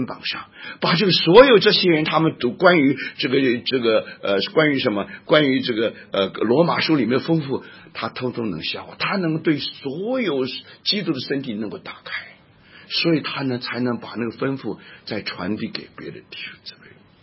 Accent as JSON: {"language": "Chinese", "country": "Taiwan", "tie": "born or raised there", "said": "因为我在台湾长大，在台湾长大早期的时候"}